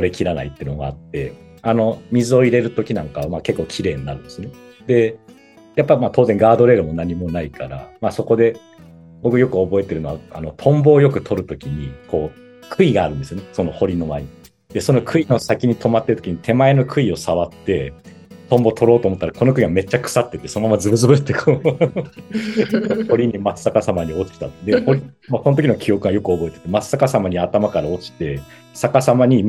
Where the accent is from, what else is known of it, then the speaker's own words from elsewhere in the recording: Ibaraki, Japan; 僕もあの出身は茨城県っていうところで、あの結構もう北の方で、あのほぼほぼ山間部なんですね。